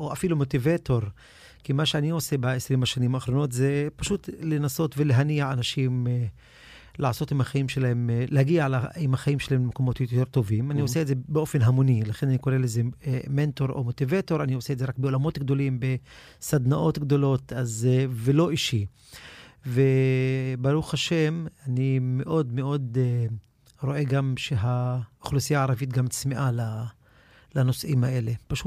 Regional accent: Haifa, Haifa District, Israel; יליד חיפה, נולדתי פה, אני חי פה, אני כנראה גם אסיים את החיים שלי בעיר הזאת.

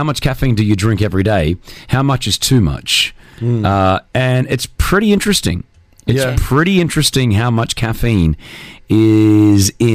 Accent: Australia; mate, I'm Aussie.

